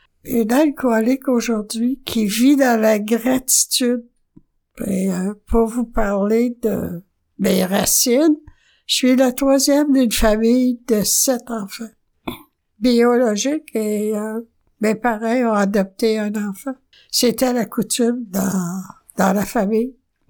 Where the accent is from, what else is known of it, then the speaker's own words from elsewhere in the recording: Lac-Mégantic, Quebec, Canada; Je suis originaire de Mégantic.